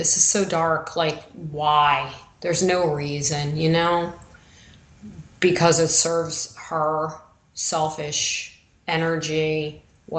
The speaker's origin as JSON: {"language": "English", "region": "New York", "country": "United States", "accent": "New York", "said": "that was the word of the day for my New York accent. But he does poke me every day about my accent"}